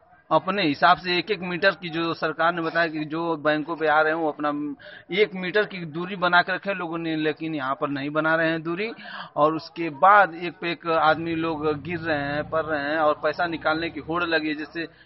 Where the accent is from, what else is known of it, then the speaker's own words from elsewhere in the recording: Jalalabad, India; हम जलालाबाद के मूल निवासी हैं।